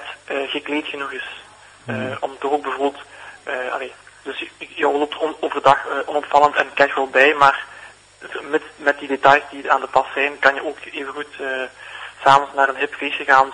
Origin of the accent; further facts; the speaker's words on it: Genk, Flanders, Belgium; Ik ben van Genk en Hasselt was zeer vlakbij.